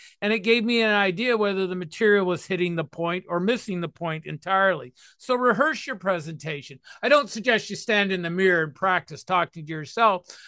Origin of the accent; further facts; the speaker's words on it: Toronto, Ontario, Canada; outside my hometown here in Toronto